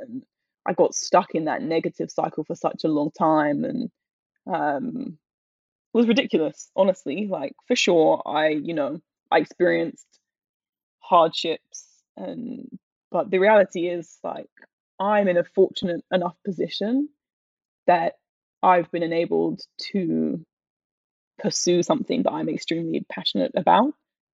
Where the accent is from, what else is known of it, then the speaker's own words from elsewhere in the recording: United Kingdom; Exactly. I'm very British. Like, that's me.